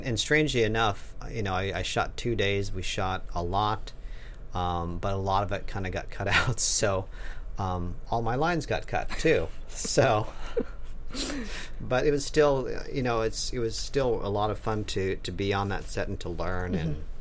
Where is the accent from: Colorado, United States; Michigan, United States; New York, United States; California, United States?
Colorado, United States; Fort Collins; Fort Collins. Go Lambkins. Go Lambkins.